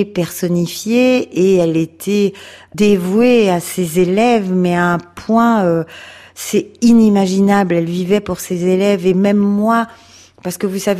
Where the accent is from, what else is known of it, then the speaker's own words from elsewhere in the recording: Marseille, Provence-Alpes-Côte d'Azur, France; moi j'étais de Marseille